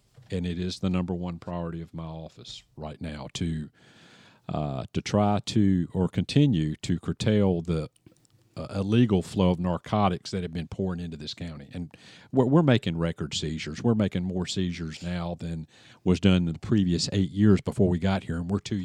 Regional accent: Trent Woods, North Carolina, United States; when I was a young child growing up in Trent Woods, man, we could leave our front doors open, windows open, cars unlocked, windows down.

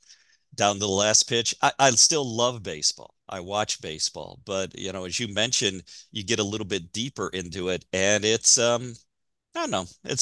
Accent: Lockport, New York, United States; I grew up in Lockport, New York.

